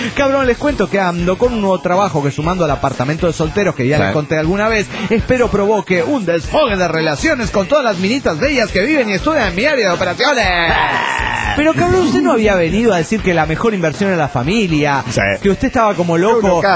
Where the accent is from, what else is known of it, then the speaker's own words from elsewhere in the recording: Argentina; de Argentina.